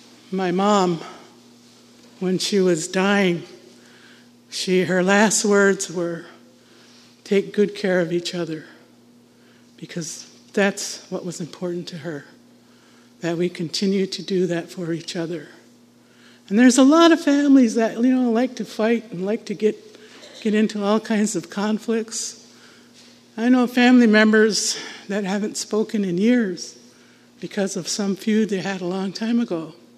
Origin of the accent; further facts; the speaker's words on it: United States; Although I was raised and born in the States, I am also a citizen of Canada as well.